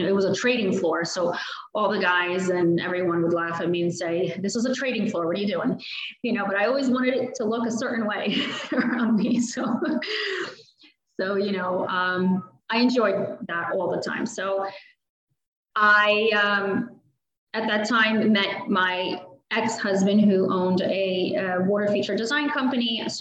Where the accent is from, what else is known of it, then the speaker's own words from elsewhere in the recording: Philadelphia, Pennsylvania, United States; also born or lived in Russia; I was born in Russia, and my family immigrated here in the late 80s. I was about 5 years old when I came. We came to Philadelphia, Pennsylvania. So I grew up there.